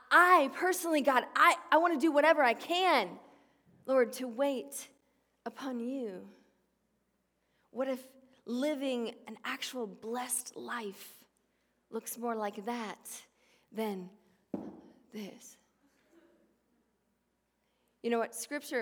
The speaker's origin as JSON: {"language": "English", "region": "Georgia", "country": "United States", "tie": "born or raised there", "said": "Okay, I grew up in Georgia, and so we always called her Jael."}